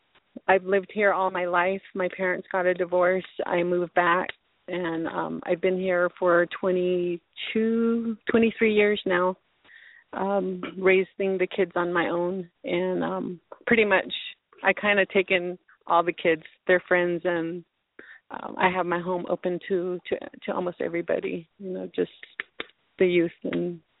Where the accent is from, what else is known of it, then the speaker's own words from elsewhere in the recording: White River, Arizona, United States; I've lived here all my life. … I'm from White River Apache.